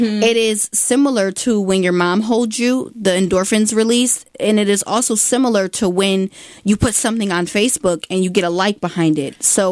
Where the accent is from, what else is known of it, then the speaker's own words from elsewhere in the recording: West Haven, Connecticut, United States; I'm from West Haven, but close to New Haven.